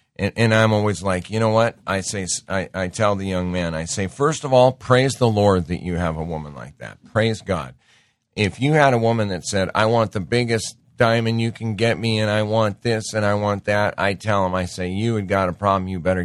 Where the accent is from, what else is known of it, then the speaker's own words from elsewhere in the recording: Montana, United States; And because I grew up in Montana and went to college in Bozeman, I got to test these things out in snow like you can't believe.